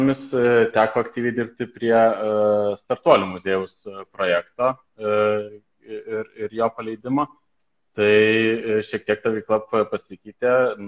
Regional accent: Kaunas, Kaunas County, Lithuania; Aš esu iš Kauno.

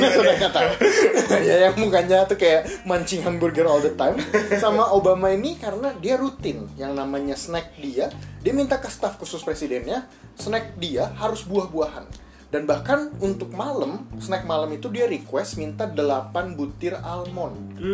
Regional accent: Jakarta, Indonesia; Mungkin kalau kita orang Jakarta ya mungkin 5-10 menit lah ya

